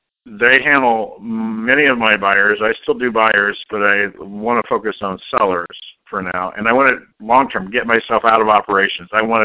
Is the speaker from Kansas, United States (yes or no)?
no; St. Louis, Missouri, United States; I am from St. Louis.